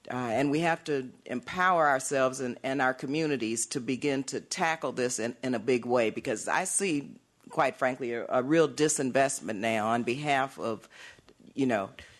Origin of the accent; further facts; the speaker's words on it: Oakland, California, United States; I come from Oakland, California, Oakland, Berkeley, the East Bay